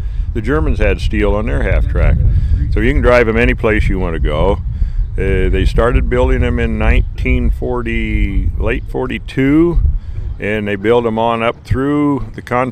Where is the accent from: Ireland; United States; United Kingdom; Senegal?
United States; Harvard, Nebraska; I am from Harvard, Nebraska, which is 10 miles, well, actually I live on a farm 10 miles east of Hastings, Nebraska. On Highway 6.